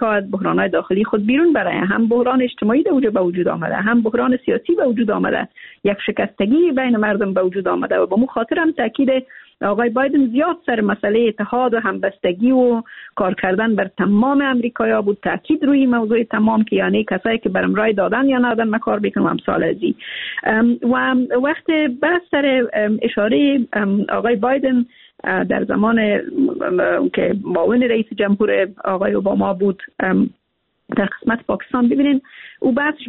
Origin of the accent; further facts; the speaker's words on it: Afghanistan; یک طفل افغان ما امروز افتخار میکنه که بگه که من افغان هستم.